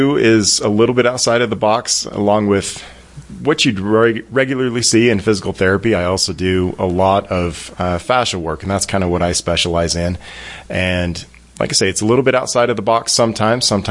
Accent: Afton, Wyoming, United States; also born or lived in Idaho; So, yeah, I grew up in Afton on Allred Road. I've built a house back on my family's land and moved away for a little while, went to college, and ended up in Idaho.

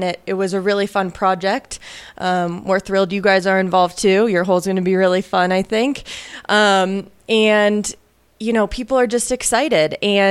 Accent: Ohio, United States; So when I was a kid from Ohio, there was this place.

